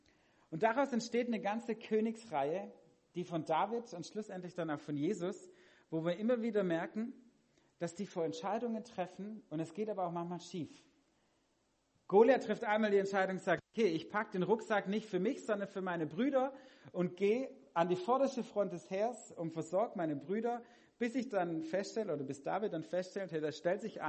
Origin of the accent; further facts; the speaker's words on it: Herrenberg, Baden-Württemberg, Germany; ich komme aus Herrenberg, wo es auch ein Altdorf gibt, aber nicht das hier.